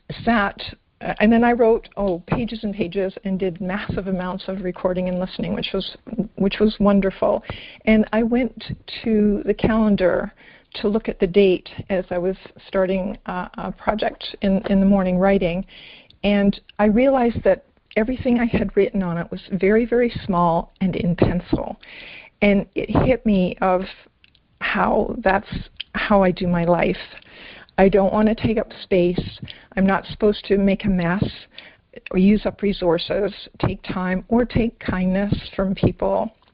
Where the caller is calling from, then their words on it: Nova Scotia, Canada; Nova Scotia, Canada.